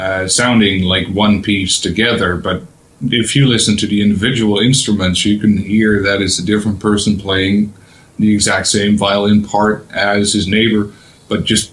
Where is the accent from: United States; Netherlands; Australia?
Netherlands; Yes. My home country.